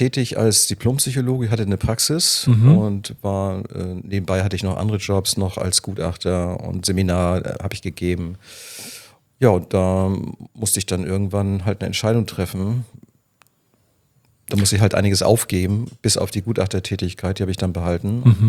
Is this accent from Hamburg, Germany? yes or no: yes; Hamburg, Germany; moved away; Also ursprünglich aus Hamburg, dort bis 95 gelebt